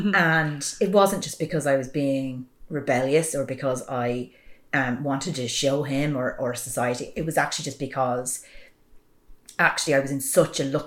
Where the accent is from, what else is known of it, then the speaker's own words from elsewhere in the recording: Longford, Leinster, Ireland; and that I was from Longford, two minority things in society.